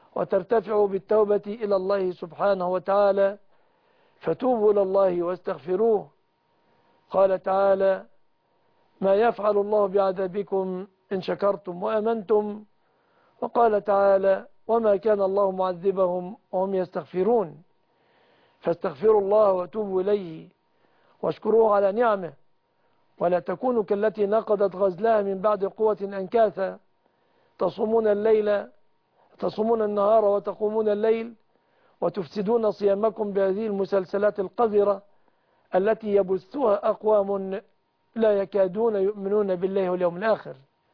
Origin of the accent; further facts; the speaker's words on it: Egypt; وأسأل الله سبحانه وتعالى أن يرفع البلاء عن بلادنا مصر